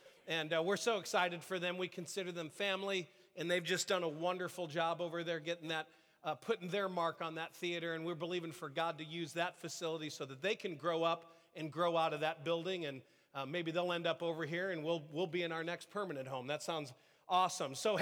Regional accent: California, United States; Like, we're from NorCal, we know what a storm looks like, right?

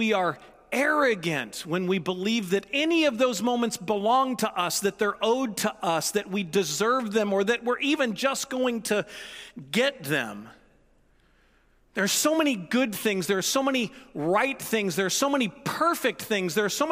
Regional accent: St. Louis, Missouri, United States; My brother and I, we were raised in St. Louis, very, very cold winters.

